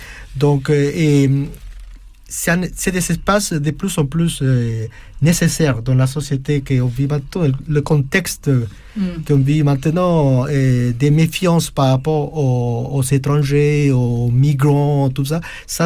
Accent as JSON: {"language": "French", "country": "Paraguay", "said": "c'est de montrer mon identité métisse. Mm-hmm. Je viens de Paraguay, l'Amérique du Sud"}